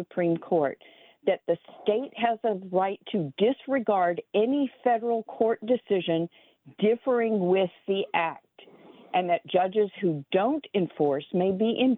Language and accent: English; California, United States; I had high school friends. I grew up in Southern California. I had high school friends who got pregnant, who went down to Tijuana to get abortions.